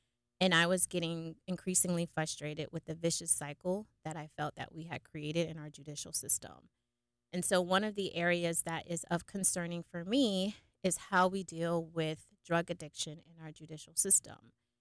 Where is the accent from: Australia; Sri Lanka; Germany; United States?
Australia; Melbourne, Victoria; I was born and raised in Melbourne.